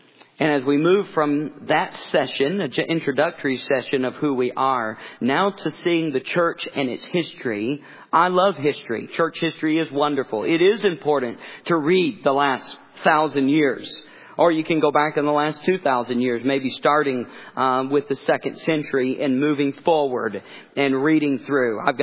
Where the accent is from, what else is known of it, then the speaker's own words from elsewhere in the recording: the South, United States; I grew up in the South. I didn't even know what a church covenant was.